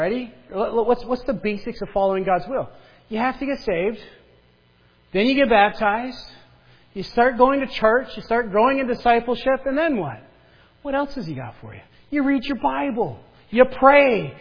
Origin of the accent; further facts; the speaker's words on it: Michigan, United States; accent: Upper; That was my Upper accent pulling in there. You know why it's so hard being from Northern Michigan? Because there's a lot of Finnish people, and Finnish people have a very thick accent up that way, and then we're right next to Canada.